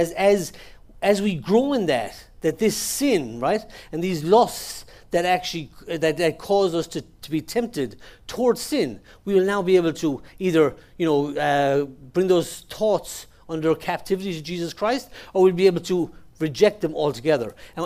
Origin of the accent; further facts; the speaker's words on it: Ireland; accent: Irish; when I first came to the Lord as an Irish person, and I don't want to paint every Irish person with this brush, but majority of us, it flows very well with our accent and with our speech